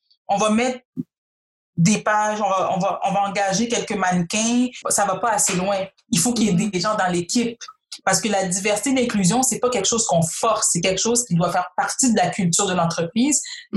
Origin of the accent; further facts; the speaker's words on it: Quebec, Canada; born there; Moi, foncièrement, je suis québécoise, je suis née au Québec. Si tu sais pas que je suis noire, tu m'écoutes parler, mon nom, c'est je suis québécoise.